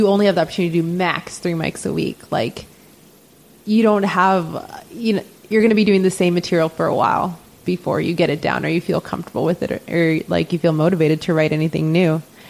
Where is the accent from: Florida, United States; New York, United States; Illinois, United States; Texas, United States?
Florida, United States; Tampa; I grew up some in Tampa, but moving back down here